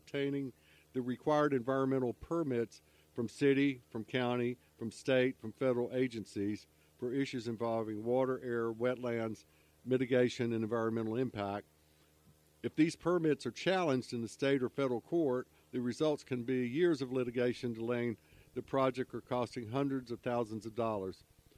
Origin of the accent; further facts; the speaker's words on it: Charlotte, North Carolina, United States; moved away; I grew up in Charlotte but in my younger years, but I think it was 280,000 people when I left in 74.